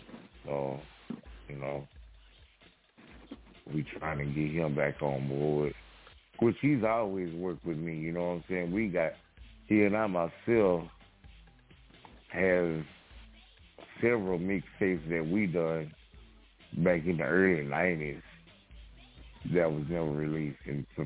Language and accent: English; Crockett, Texas, United States; they're trying to come up with best dates for my event here in my hometown. They're going to make give me my own day. So it'll be like, you know, like Trey Day in Houston. We're going to have a Hair Love Day in Crockett, Texas.